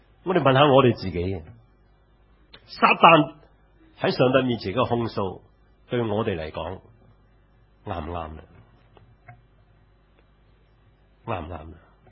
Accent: China; 佢唔同我哋中国人所讲嘅，中国人我哋所讲人係人自然就有悲欢离合啦

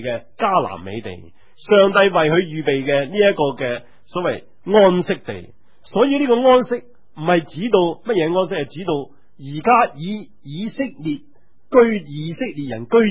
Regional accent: Hong Kong; 话我哋香港人，如果我用一个比喻，大家会明白

